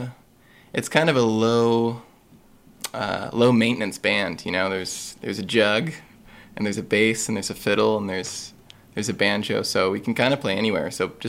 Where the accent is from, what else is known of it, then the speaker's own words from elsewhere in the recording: Minneapolis, Minnesota, United States; also born or lived in Duluth; I'm from Minneapolis.